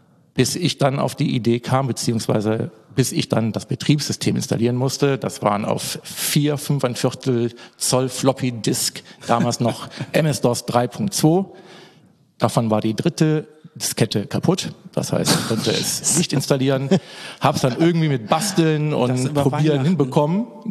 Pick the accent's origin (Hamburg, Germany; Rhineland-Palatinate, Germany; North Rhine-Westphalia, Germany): North Rhine-Westphalia, Germany; Eschweiler; born there; das Jahr 72, da bin ich geboren. Also ich gehöre schon zu den Beyond-Opas, mehr oder weniger, bin jetzt 48 und gebürtig aus Eschweiler bei Aachen.